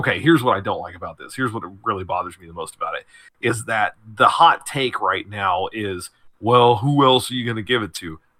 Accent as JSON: {"language": "English", "town": "New Madrid", "region": "Missouri", "country": "United States", "tie": "born or raised there", "said": "The Weekly Record, which is the New Madrid newspaper. I grew up in New Madrid originally."}